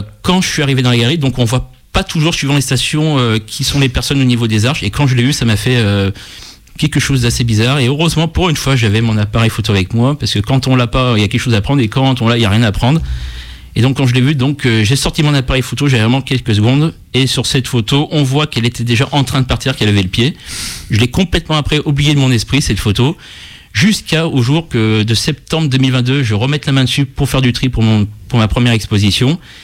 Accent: France; en tant que bon français

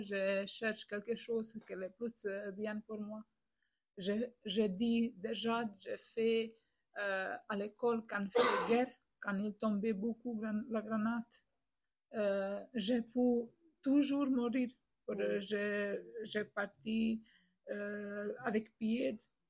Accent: Bosnia & Herzegovina; French is a second language; now in France; Je viens de Bosnie. C'est mon pays, il y a guerre. J'étais de Bosnie quand fait guerre.

